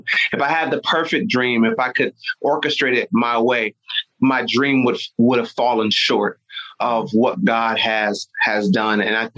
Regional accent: Nigeria; I didn't want to because I'm Nigerian and we like money.

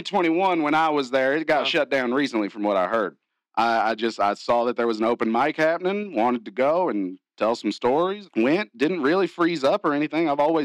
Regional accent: Kentucky, United States; Yeah, I was. I was born on Fort Knox, raised in Meade County, Kentucky.

